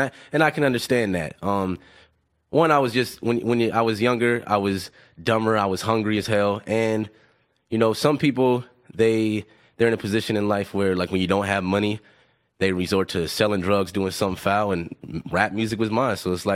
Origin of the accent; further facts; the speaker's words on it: Los Angeles, California, United States; I'm from Los Angeles, but Panorama City. It's in the San Fernando Valley.